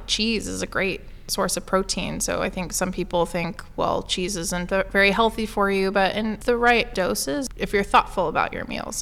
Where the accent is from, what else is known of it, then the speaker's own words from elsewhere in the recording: New York, United States; moved away as an adult; my goal really was just to move as far away from my hometown in New York as I possibly could, as any 21-year-old would want.